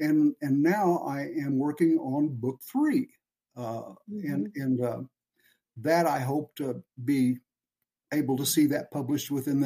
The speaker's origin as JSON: {"language": "English", "town": "Cushing", "region": "Oklahoma", "country": "United States", "tie": "born or raised there", "said": "I launched the book in Cushing, Oklahoma, my hometown, where I graduated high school"}